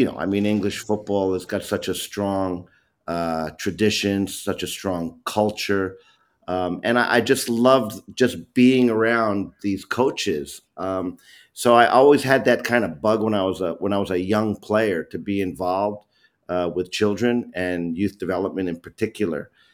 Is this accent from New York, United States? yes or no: yes; New York City, New York, United States; I grew up in New York, born in the city, but played soccer upstate at a community college